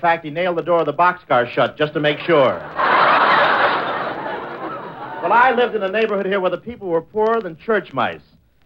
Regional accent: Cleveland, Ohio, United States; Well, here I am in my hometown, Cleveland. Cleveland is all decorated for the sesquicentennial.

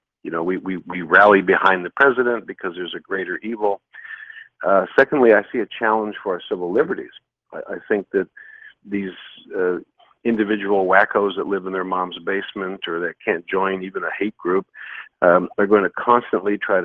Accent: United States; And I would say this, as an American, I would worry about America first.

